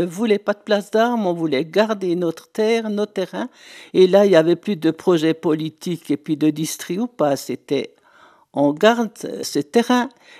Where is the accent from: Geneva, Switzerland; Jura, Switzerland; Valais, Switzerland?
Jura, Switzerland; parce qu'on est jurassienne